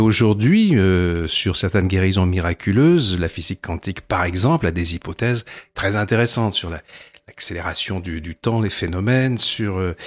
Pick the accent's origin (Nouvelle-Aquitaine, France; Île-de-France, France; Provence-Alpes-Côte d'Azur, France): Provence-Alpes-Côte d'Azur, France; Nice; born there; Le nom est flamand, mais je suis né à Nice, donc circonstance atténuante.